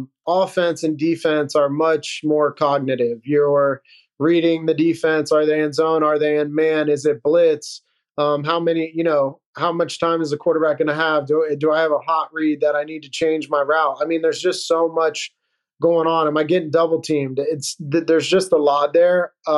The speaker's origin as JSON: {"language": "English", "country": "United States", "said": "I obviously played rugby my whole life, but I grew up around football as an American, so I understood kind of a little bit."}